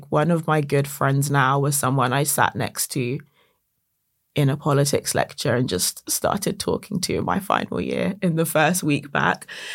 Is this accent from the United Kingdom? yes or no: yes; Brighton, South East England, United Kingdom; also born or lived in Nottingham / Ghana; growing up in Brighton, it was not very diverse.